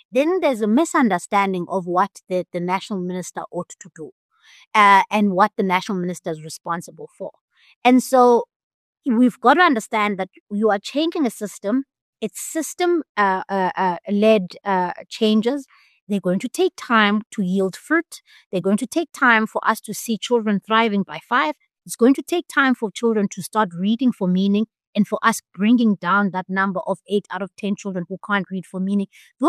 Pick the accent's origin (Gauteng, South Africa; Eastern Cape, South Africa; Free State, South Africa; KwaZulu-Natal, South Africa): Eastern Cape, South Africa; Buffalo City; And I come from the Eastern Cape. So I have seen the profound failure of local government where I come from.